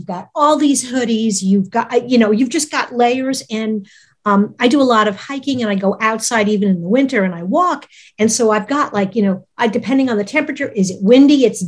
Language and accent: English; New York, United States; Northeast, even growing up in New York, even though we were cold, it just felt like there was more sun.